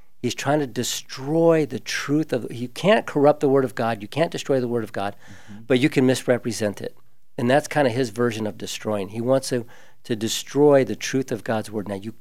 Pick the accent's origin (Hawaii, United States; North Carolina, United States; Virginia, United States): Hawaii, United States; Like in my hometown, Hawaii, is on fire, right? Mm-hmm. My home state.